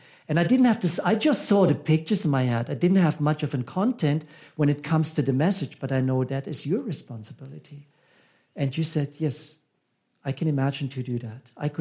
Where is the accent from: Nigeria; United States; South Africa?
South Africa; I said, you know, as a South African, it is cold.